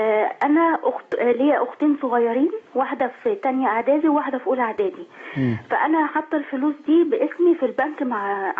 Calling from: Giza, Giza Governorate, Egypt; من الجيزة.

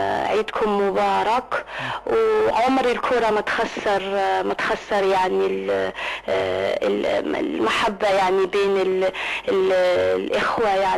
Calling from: Algeria; يعني أنا على فكرة أنا جزائرية متزوجة من مصري

